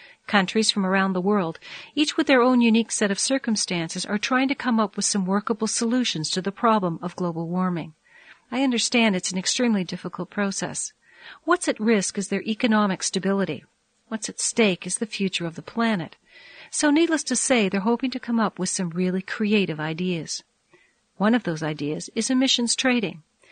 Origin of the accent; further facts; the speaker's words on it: Canada; As a Canadian, it was embarrassing.